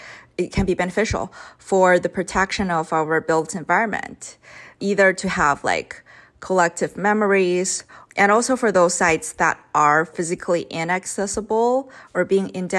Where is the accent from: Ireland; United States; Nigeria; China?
China; Beijing; I grew up in China, Beijing. It's a very historic city, and I grew up in historic neighborhoods.